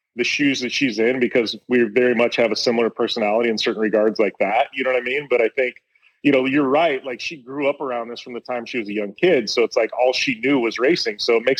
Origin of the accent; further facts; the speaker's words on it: Arizona, United States; She's an Arizona girl and I'm from Arizona.